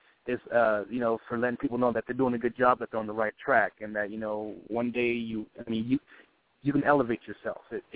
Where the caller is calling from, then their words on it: Hollywood, California, United States; calling from Hollywood, California.